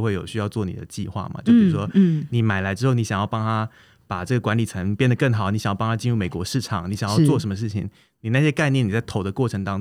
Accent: Taiwan; 我是土生土长台湾人，我在大学毕业当完兵之后，我就加入一个在台北的这个私募基金嘛

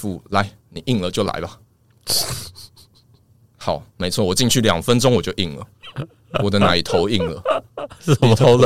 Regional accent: Taiwan; 我们都台湾人嘛，所以我们其实从小都是看日本的 AV 长大的。

